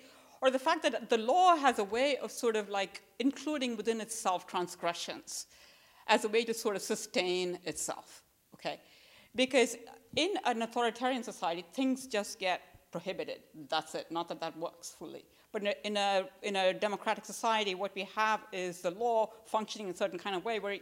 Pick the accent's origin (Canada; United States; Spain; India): India; I grew up in India, which is a heavily caste society